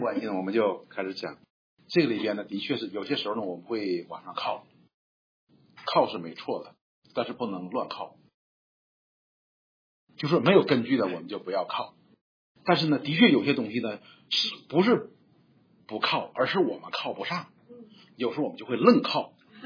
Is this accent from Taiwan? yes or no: no; Northeast China, China; 我们通常我们东北人有句话叫什么？上赶着不是买卖。